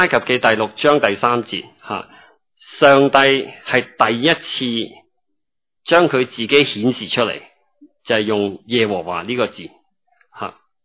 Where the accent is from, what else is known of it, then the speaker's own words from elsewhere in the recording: China; 即是好像我们中国人即是中国人的社会里面你讲个名字出来就可以了。